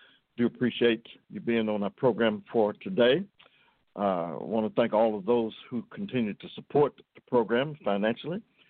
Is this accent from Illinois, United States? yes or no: no; Kentucky, United States; And this morning, Kentucky that's my hometown.